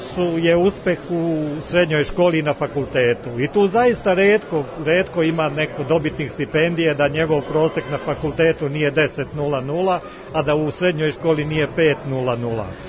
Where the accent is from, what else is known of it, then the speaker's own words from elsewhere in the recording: Kosjerić, Šumadija and Western Serbia, Serbia; born there; now in Belgrade, Serbia; svi smo rođeni u Kosjeriću i tu u njegovoj okolini, a ceo radni vek smo sva četvorica proveli u Beogradu.